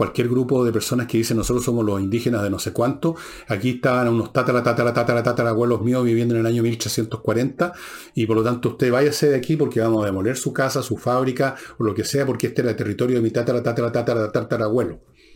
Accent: Chile; Aquí somos el pueblo chileno, con las más distintas etnias

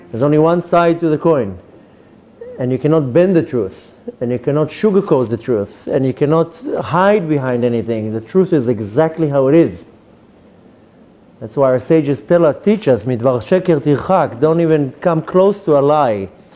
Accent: Israel; My English is good, Baruch Hashem. My mother's Australian, so I grew up talking in English. Even though I grew up in Eretz Yisrael, I grew up speaking English, and I lived here for 17 years.

